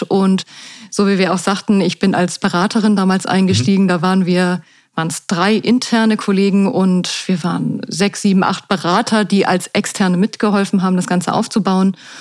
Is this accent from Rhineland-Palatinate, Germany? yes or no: no; Hamburg, Germany; ich jetzt für die Stadt Hamburg, meine Heimatstadt, etwas Gutes tue.